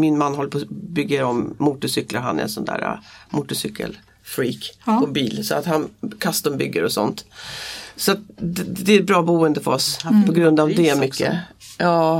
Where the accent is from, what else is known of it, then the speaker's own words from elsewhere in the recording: Haninge, Stockholm County, Sweden; born there; now in Södertälje, Sweden; Jag är född i Haninge.